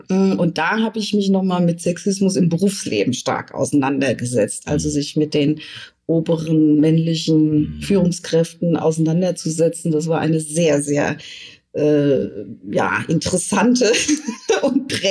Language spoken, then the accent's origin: German; Germany; als Jugendliche war ich im Ausland und wurde dort als Deutsche abgelehnt.